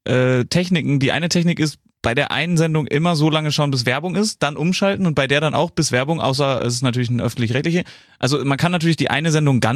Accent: Cologne, North Rhine-Westphalia, Germany; Jetzt oute ich mich hier als Kölner richtige Partykanone.

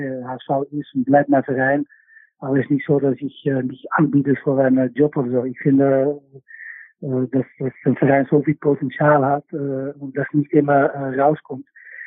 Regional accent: Netherlands; ich bin natürlich aufgewachsen bei Ajax und mit ganz viel Druck und wie eigentlich alle in Holland.

